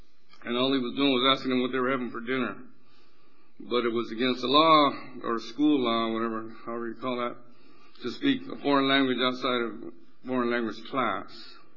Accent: Stockton, California, United States; I come from Stockton, California. I was born and raised there. My mother was born there. We've been there a long time.

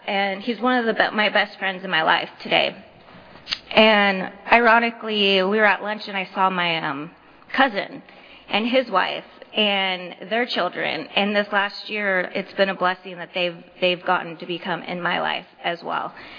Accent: Visalia, California, United States; I grew up here in Visalia, went to high school here. My family's here

